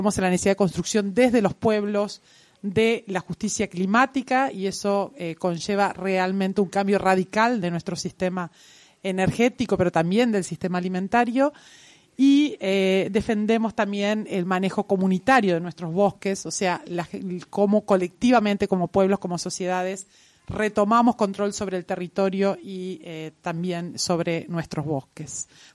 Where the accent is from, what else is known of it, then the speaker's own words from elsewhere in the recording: Uruguay; vengo de Uruguay, de Redes Amigos de la Tierra